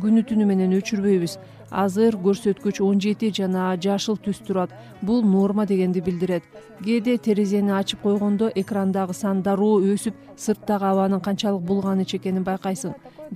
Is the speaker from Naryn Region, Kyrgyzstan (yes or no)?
no; Bishkek, Kyrgyzstan; Бишкекте төрөлүп өскөм.